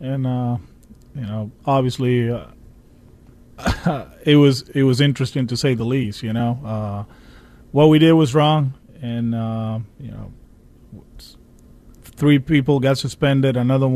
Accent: Caguas, Puerto Rico; I'll be in Caguas back home just with the kids and doing other stuff in my hometown.

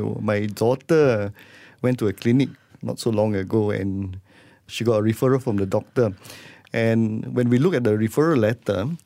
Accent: Malaysia; We celebrate ourselves as part of being quintessentially Malaysian.

